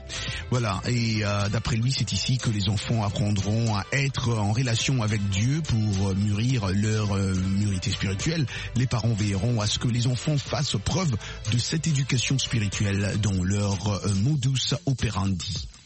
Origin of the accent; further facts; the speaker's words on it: Dimbelenge, Kasaï-Central, DR Congo; et surtout chez moi à Dimbelenge.